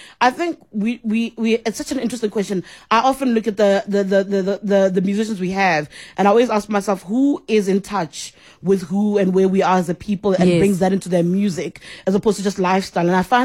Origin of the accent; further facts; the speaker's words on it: South Africa; To think about it as a South African, as a human being.